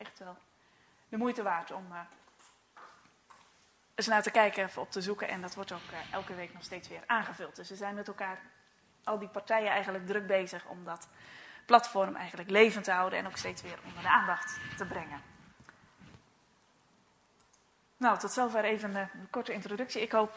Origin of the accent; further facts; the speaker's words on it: Kerkwerve, Zeeland, Netherlands; Ik kom uit Kerkwerve, lekker in de buurt. Ik woon daar in de pastorie.